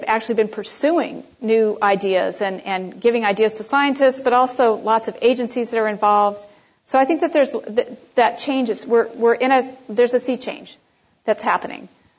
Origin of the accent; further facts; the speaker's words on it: California, United States; that I grew up with in Southern California.